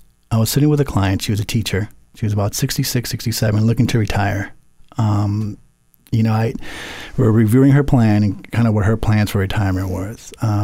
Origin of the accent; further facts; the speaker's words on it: Boston, Massachusetts, United States; also born or lived in Panama; So I was born in Panama. I moved to Boston when I was about 6 years old. Went to high school, college. My mom just wanted something different for us. So, we moved from Panama to Boston.